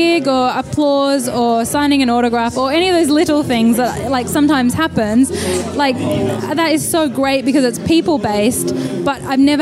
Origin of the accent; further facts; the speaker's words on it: Australia; also born or lived in Surrey; now in London, United Kingdom; I am Australian, so I grew up in Australia, but then I spent about 3 years in Surrey at high school.